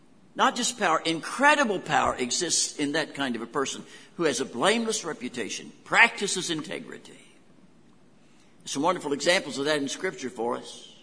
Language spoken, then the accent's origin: English; Newton Falls, Ohio, United States; So the basic truths of the Church of God when I grew up in Newton Falls, Ohio under Lily McCutcheon was the unity of the church